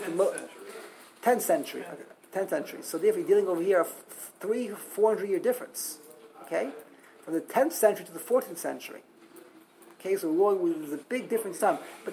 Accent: Brooklyn, New York, United States; where do you come from? I said, from Brooklyn. Where in Brooklyn? Flatbush.

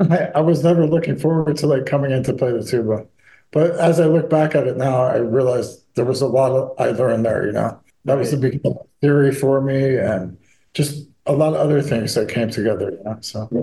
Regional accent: Miami, Florida, United States; also born or lived in Oakland, United States; I was born in North Miami General Hospital. So I'm a native.

